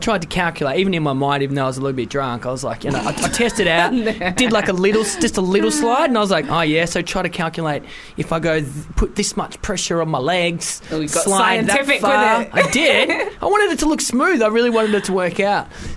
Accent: Wales, United Kingdom; now in Australia; I'm Welsh for starters.

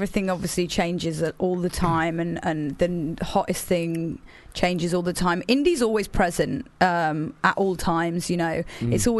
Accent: West Midlands, United Kingdom; I'm from Warwickshire.

